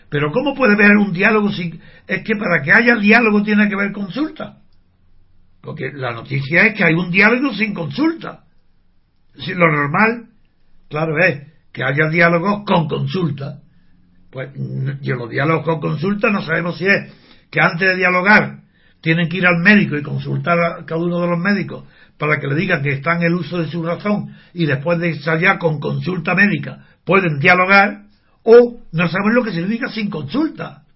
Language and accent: Spanish; Spain; porque yo soy español y estoy acostumbrado a entender lo que significa el idioma español